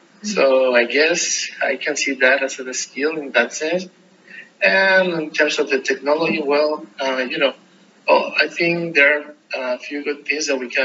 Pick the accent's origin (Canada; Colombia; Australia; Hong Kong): Colombia; English is a second language; now in United States; because as I'm from Colombia and you come here, you know, to the United States